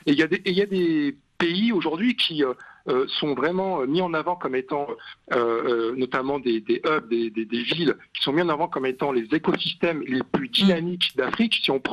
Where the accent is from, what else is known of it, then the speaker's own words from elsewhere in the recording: Le Havre, Normandy, France; also born or lived in Amiens; now in Marseille, France; Donc je suis français, né en France, d'origine algérienne. Mes parents sont venus de Kabylie dans les années 70 pour s'installer au Havre. Et j'ai grandi au Havre. J'ai aussi grandi à Amiens.